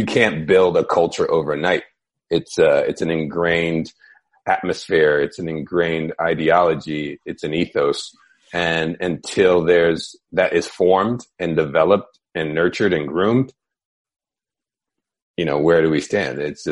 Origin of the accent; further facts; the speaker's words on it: United States; especially as an American, right, that I wasn't taught.